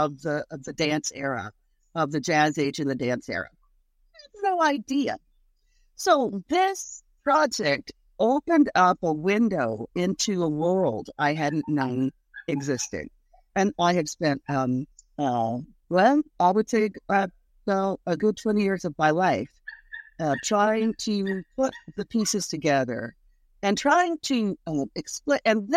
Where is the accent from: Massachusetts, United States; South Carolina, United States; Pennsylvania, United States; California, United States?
South Carolina, United States; Charleston; I am from Charleston.